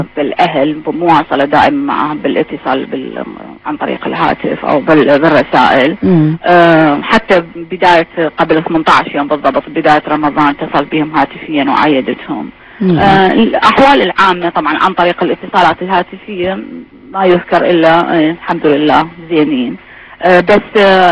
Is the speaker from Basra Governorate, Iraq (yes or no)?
yes; Basra, Basra Governorate, Iraq; حتى أنا لحق في زماني لحقت حتى على الدواليب الهواء اللي هي بسيطة جدا موجودة موجودة عندنا بالبصرة